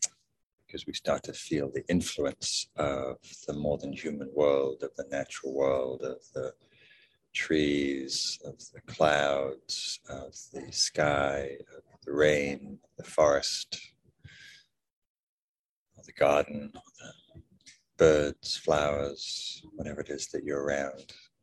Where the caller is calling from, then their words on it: Sausalito, California, United States; I'm calling from Sausalito, Northern California, ceded Miwok land.